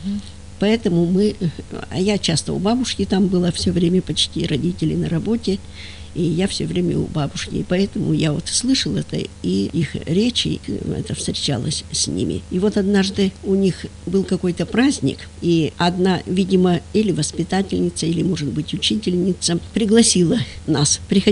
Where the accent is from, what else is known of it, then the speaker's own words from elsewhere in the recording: Malaya Minusa, Krasnoyarsk Krai, Russia; Я родилась в Малой Минусе. Там я жила, там мои родители, там мои бабушки и дедушки жили. И сейчас родственники живут там. Училась я в Маломинусинской 7-летней школе.